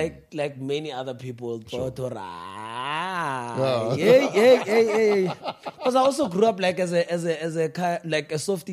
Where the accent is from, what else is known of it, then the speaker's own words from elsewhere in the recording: Johannesburg, Gauteng, South Africa; And then when I did, I think my grade 3, that's when we moved back to Joburg, you know.